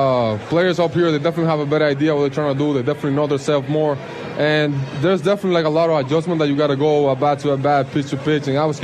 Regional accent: Loma de Cabrera, Dajabón, Dominican Republic; I feel like I'm from Loma de Cabrera. There's 20,000 people over there.

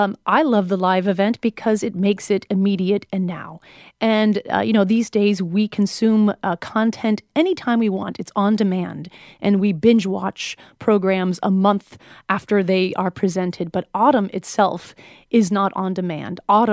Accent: New England, United States; I spent 20 years growing up in New England, and it was something that I always looked forward

